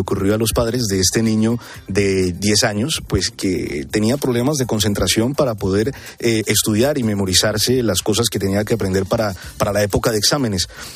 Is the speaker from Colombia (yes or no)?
yes; Colombia; hace algunos días en mi país, en Colombia